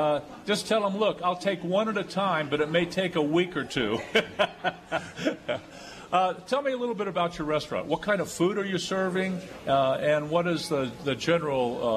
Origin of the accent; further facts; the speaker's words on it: Dayton, Ohio, United States; I'm from Dayton, Ohio.